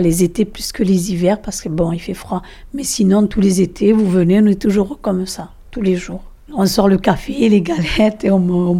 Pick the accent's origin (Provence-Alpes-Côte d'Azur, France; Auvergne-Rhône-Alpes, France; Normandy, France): Provence-Alpes-Côte d'Azur, France; Marseille; On est nés là, on n'est pas vraiment des, comment on dit, des voyageurs. On a vécu toute la vie ici sur Marseille, quoi. On est Marseillais et fiers de l'être.